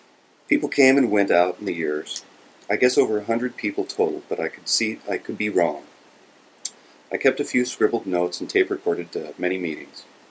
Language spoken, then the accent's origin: English; Connecticut, United States; moved away as an adult; now in Boston, United States; When I began it in 1988, I was in graduate school in Connecticut, not even yet left my home state for Boston.